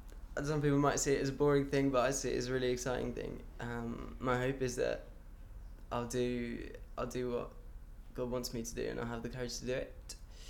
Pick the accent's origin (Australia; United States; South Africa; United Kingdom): United Kingdom; Bury St Edmunds, East of England; We've pretty much born and bred in Bury St Edmunds, and I've loved it. I've had a great, really privileged upbringing. We became Christians I became Christian when I was a teenager.